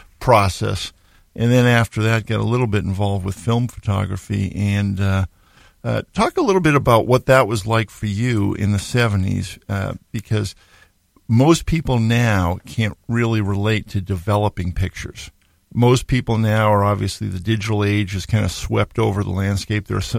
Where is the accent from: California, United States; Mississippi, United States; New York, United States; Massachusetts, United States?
Massachusetts, United States; And I got interested in photography, I don't know, 40 years ago when I grew up outside of Boston and Polaroid was based off of 128.